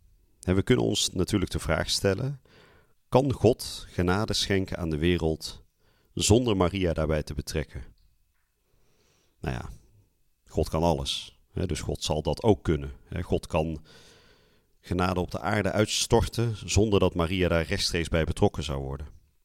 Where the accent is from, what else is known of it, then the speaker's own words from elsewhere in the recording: Vught, North Brabant, Netherlands; Ik ben zelf opgegroeid in Vught, dorpje bij Den Bosch.